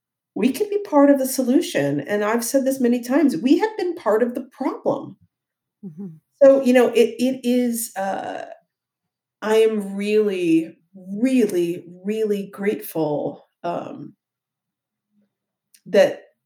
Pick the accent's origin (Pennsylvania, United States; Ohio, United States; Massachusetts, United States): Ohio, United States; I'm from Ohio. I cried over that 3 days ago.